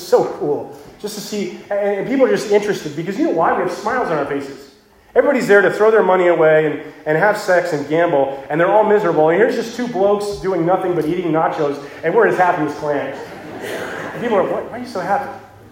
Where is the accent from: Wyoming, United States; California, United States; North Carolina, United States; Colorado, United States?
California, United States; I grew up surfing in California.